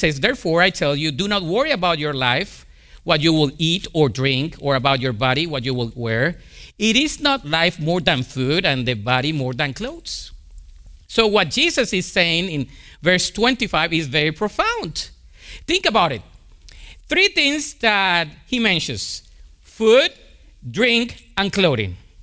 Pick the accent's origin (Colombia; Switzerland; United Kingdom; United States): Colombia; accent: Colombian; English is a second language; Let me repeat it again, in case you didn't get my Colombian accent.